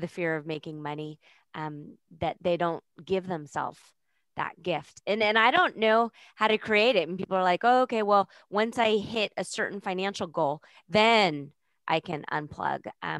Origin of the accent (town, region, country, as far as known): Scotland, United Kingdom